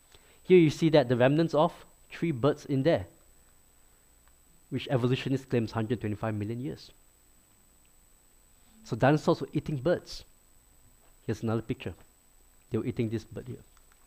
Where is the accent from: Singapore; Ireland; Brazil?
Singapore; A couple of years ago, because I'm from Singapore, I went back to visit my family.